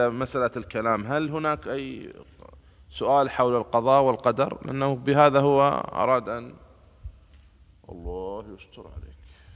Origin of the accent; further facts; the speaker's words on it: Al-Ahsa, Eastern Province, Saudi Arabia; born there; من الأحساء الشقيق حيث مسقط رأسي.